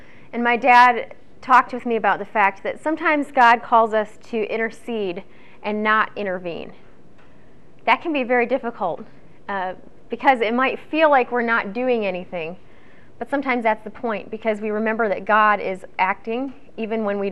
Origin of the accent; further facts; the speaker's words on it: Michigan, United States; when I go back to my hometown in Michigan, and when I come back to Olivet, I am reminded of how much I am an extreme introvert